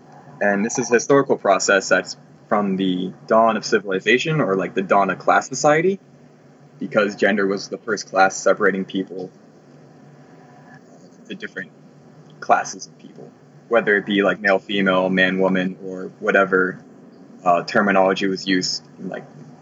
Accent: Pittsburgh, Pennsylvania, United States; I'm an anarchist from Pittsburgh

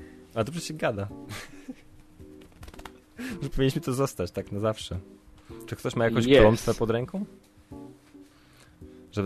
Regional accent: Wrocław, Lower Silesian Voivodeship, Poland; my jesteśmy z Wrocławia.

